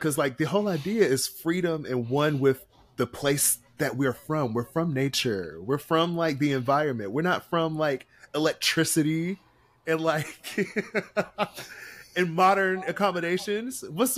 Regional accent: the South, United States; So, like, for me, when I grew up in the South, I was outside all the time. Like, I was in the woods.

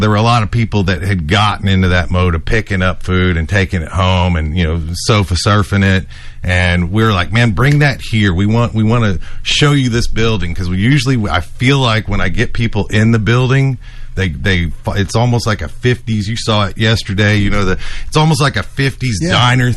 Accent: Austin, Texas, United States; I was a projectionist at a movie theater where I grew up in South Austin.

